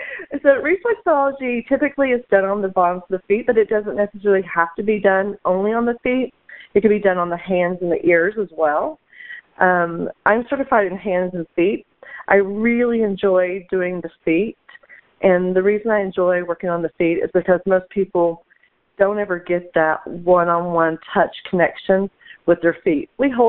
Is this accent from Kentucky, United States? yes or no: yes; Kentucky, United States; I'm originally from Kentucky, and so this man was in Kentucky, and I would go back to Kentucky early in my career